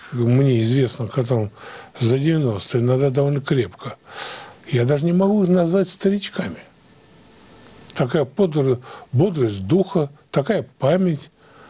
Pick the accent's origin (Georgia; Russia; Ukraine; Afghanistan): Russia; Siberia; Как говорят, сибиряк – это не тот, который не боится холода, а тот, кто тепло одевается. Я вот из этих